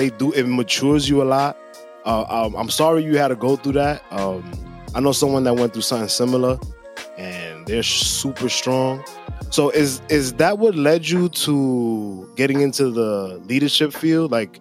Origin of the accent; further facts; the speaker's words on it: Brooklyn, New York, United States; I'm from Brooklyn. I went from Brooklyn to Miami